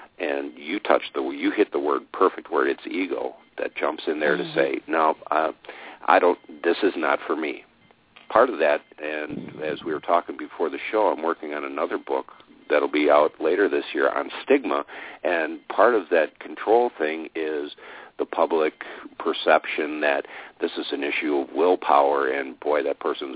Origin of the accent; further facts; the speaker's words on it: Wisconsin, United States; I'm from Wisconsin, which is historically or reputationally a drinking culture. We have harsh winters. We have hearty beer drinking German stock up here, and by golly, you're not going to keep us away from our brandy and our beer.